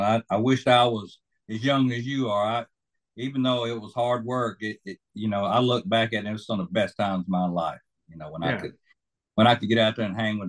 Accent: Georgia, United States; Okay, I grew up here in Georgia on a dairy farm.

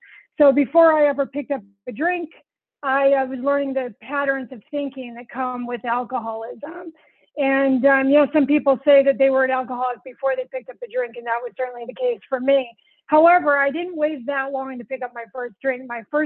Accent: Santa Monica, California, United States; born there; I was born in Santa Monica, California in 1964

